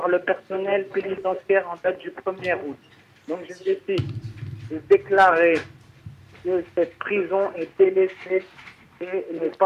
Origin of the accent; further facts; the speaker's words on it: Nantes, Pays de la Loire, France; je suis originaire de Nantes.